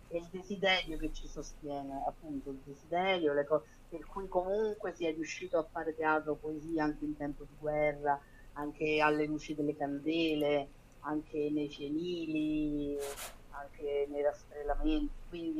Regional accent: Emilia-Romagna, Italy; born there; also born or lived in Cerveteri; now in Rome, Italy; non mi sento laziale, anche se sono a Roma e sono nata sull'Appennino emiliano, ma sono stata appunto a Marzapotto, non posso dire di essere un poeta emiliano

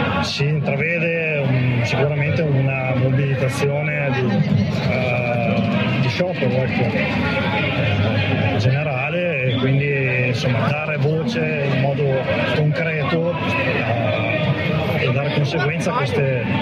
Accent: Mantua, Lombardy, Italy; di Mantova … di Mantova, e vengo dallo stabilimento di Veco di Suzzara.

